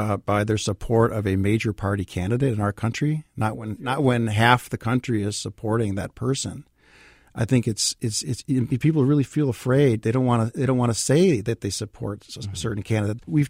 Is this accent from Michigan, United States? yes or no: yes; Detroit, Michigan, United States; I grew up in Detroit. I went to graduate school in Michigan